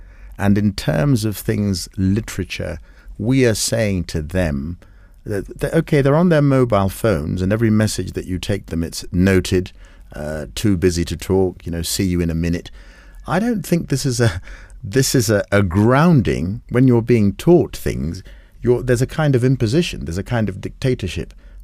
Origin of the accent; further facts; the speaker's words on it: Kenya; We don't have certain sexual orientations by virtue of the fact that we are Kenyan.